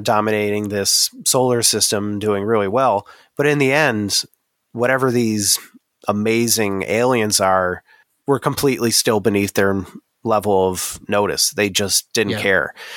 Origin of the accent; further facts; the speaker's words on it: Jamestown, New York, United States; Yeah, growing up in Jamestown, New York, we live right on the Chautauqua Lake